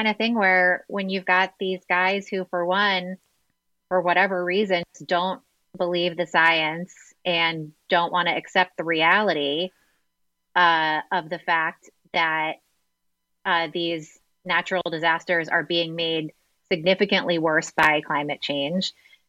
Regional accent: Florida, United States; I remembered back to being a kid growing up in Florida, and in elementary school during hurricane season.

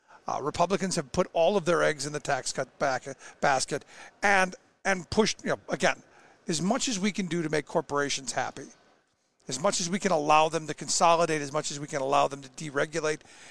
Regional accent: Cleveland, Ohio, United States; And I go back to, you know, my experience growing up in Cleveland, watching the deindustrialization, watching the steel mills close

